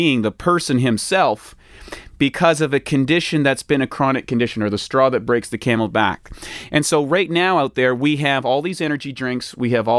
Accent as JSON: {"language": "English", "country": "Canada", "said": "I'm from Canada, and I was really into hockey"}